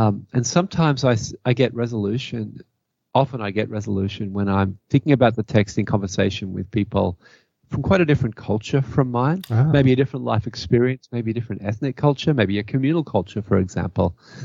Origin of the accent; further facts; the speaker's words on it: Australia; now in Canada; I'm an Aussie living in Canada.